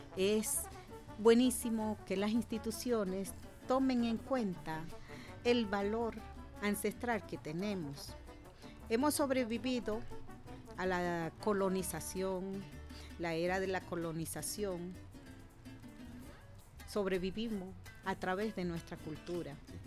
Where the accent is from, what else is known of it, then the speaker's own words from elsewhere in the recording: Zulia, Venezuela; Estamos en la frontera de Venezuela con Colombia. Yo soy de la Sierra de Perijá. Allá se encuentran otros idiomas, otros pueblos originarios, que es el Yupa, el Barí, el Añún.